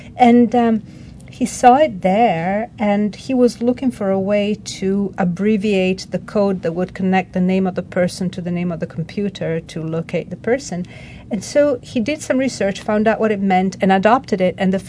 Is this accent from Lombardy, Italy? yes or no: yes; Milan, Lombardy, Italy; I grew up in Milan